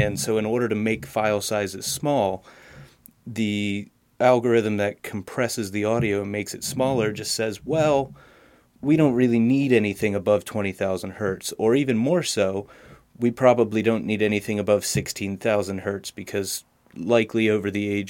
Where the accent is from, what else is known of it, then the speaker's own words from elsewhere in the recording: Harrisburg, Pennsylvania, United States; I'm from Harrisburg, Pennsylvania.